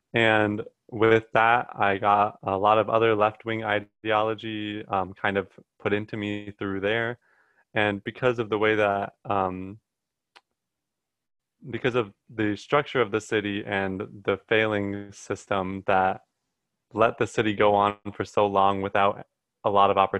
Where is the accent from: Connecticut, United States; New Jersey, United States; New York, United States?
Connecticut, United States; Waterbury; And I'm also from Waterbury, Connecticut, which, if you don't know, is a very, very low income city within the state.